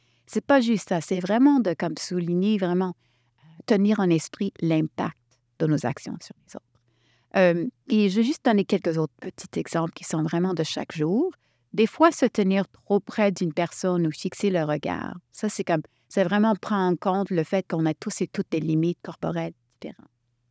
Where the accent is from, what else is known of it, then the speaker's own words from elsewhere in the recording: Montreal, Quebec, Canada; born there; Et même si je suis née à Montréal, troisième génération